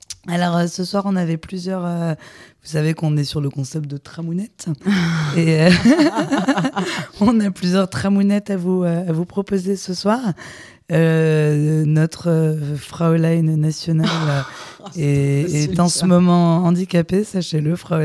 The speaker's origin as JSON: {"language": "French", "region": "North", "country": "France", "said": "même si on est du Nord, on a le droit de s'intéresser au Sud"}